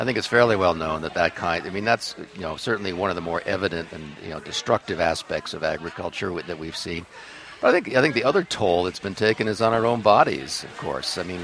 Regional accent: Connecticut, United States; because I'm formerly from Connecticut

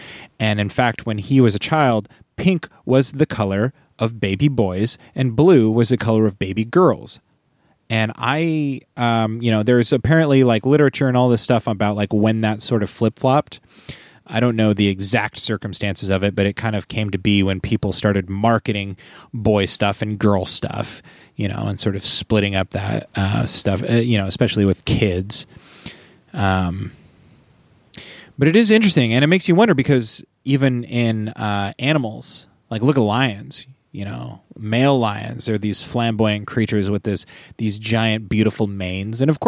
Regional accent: Pacific Northwest, United States; people talked about it because we're from the Pacific Northwest

